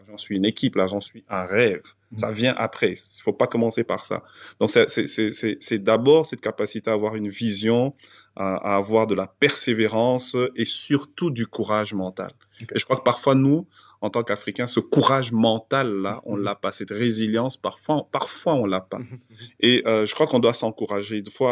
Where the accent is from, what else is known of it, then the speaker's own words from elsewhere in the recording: DR Congo; Alors moi, je suis né au Congo, j'ai grandi au Congo, j'ai étudié au Congo, ma formation de base et mes apprentissages de base viennent du Congo. Mon ADN est africain, donc c'est mon pays, le Congo c'est mon pays, j'y retourne souvent.